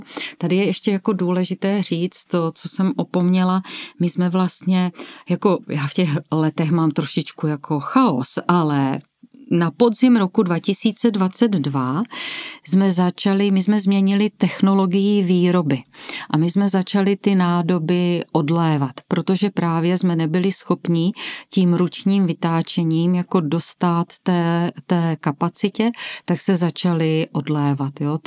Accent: Krnov, Moravian-Silesian Region, Czechia; jsem z Krnova

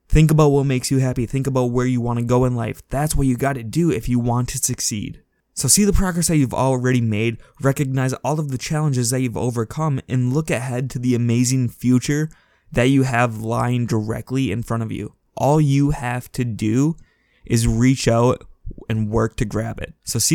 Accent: Minnesota, United States; So I'm from Minnesota, and right now we just had a week here where it did not get above negative 20 degrees.

